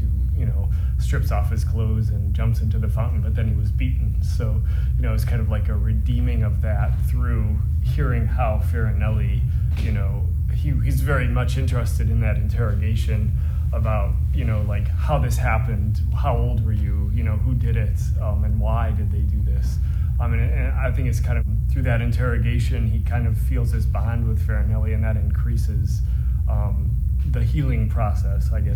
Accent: Cleveland, Ohio, United States; now in Champaign, United States; No, I'm originally from Ohio, the Cleveland area.

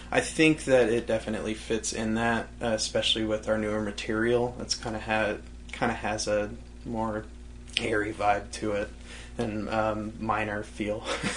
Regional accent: New Mexico, United States; now in Illinois, United States; And I mean, I grew up in New Mexico, and I've lived in Illinois for 10 years or so.

